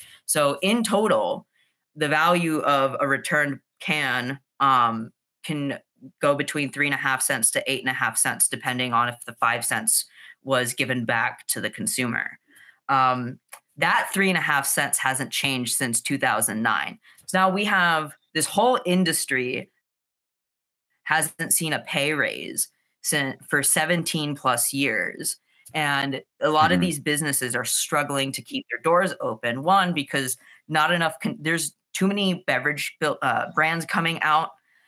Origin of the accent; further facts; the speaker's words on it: Texas, United States; now in New York, United States; when I first moved to New York, so I've been in the city for about 3 years and I came from Texas.